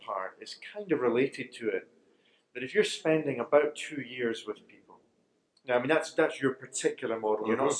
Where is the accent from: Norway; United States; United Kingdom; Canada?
United Kingdom; Scotland; I'm Scottish, though, so don't hug me.